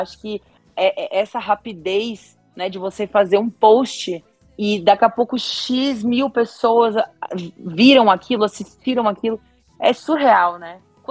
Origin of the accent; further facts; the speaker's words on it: Joinville, Santa Catarina, Brazil; born there; now in São Paulo, Brazil; eu sou catarinense, né? Eu sou nascida em Joinville, hoje eu moro em São Paulo.